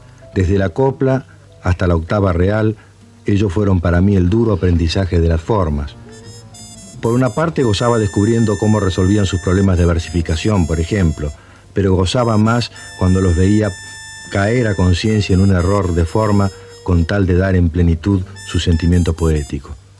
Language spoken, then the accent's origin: Spanish; Uruguay; yo soy uruguayo